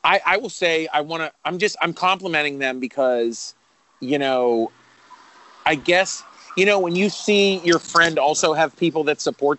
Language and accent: English; Pittsburgh, Pennsylvania, United States; I tell people, don't tell them I'm from Pittsburgh.